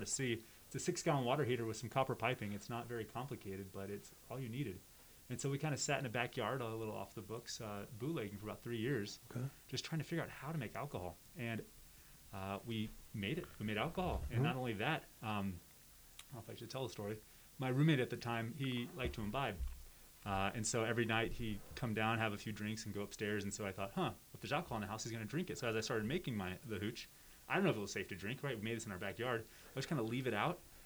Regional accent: San Diego, California, United States; also born or lived in Houston, United States; I was born in Houston, Texas, but I grew up in San Diego, California.

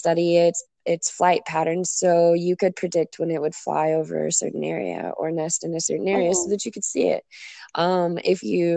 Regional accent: Midwest, United States; I grew up in the Midwest.

